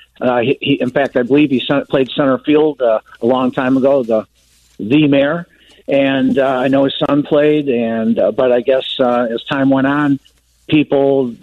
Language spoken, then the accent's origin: English; Chicago, Illinois, United States; now in Scottsdale, United States; I'm a Chicagoan forever, but yep. I now live in Scottsdale, Arizona.